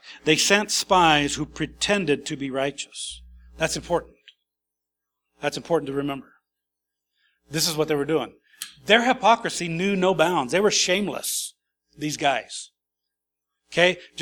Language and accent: English; Idaho, United States; I grew up in Idaho, and there was areas that were undeveloped, and there was sagebrush, and it was like a desert out there.